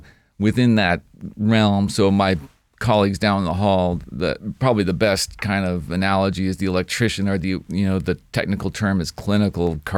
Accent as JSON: {"language": "English", "region": "New England", "country": "United States", "tie": "born or raised there", "said": "the short story is I grew up in New England."}